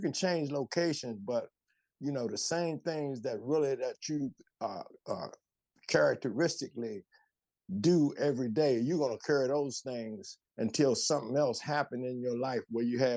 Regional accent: Fairmont Heights, Maryland, United States; Yeah, I'm from Fairmont Heights. I'm right across the line.

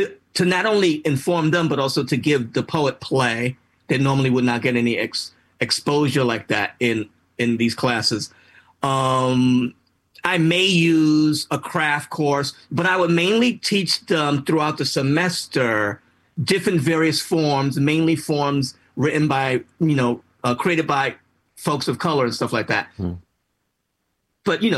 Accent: New York, United States; born there; I was born in the South Bronx.

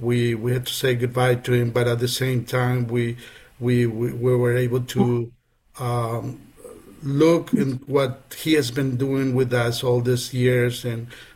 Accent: Paraguay; now in Washington, United States; I'm an immigrant myself. I've been living in the District of Columbia for over 25 years now. I'm originally from Paraguay, but a resident of the district since I moved to the country here in the U.S.

